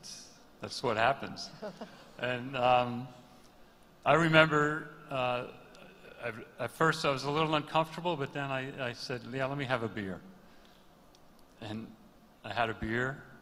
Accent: New Jersey, United States; Okay, so I grew up in New Jersey. some Jerseyites here.

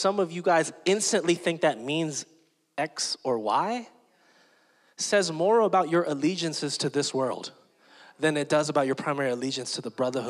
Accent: Philippines; I chose to be an American. It's a part of my identity. Okay? I'm also Filipino. And I'm a proud Filipino.

